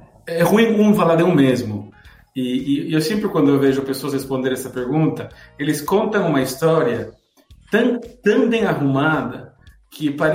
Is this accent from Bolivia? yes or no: yes; Bolivia; born there; Portuguese is a second language; eu nasci na Bolívia, uma cidade muito pequena, nós mudamos a outra cidade. A única escola, a melhor escola da cidade, era a escola americana. Eu aprendi inglês.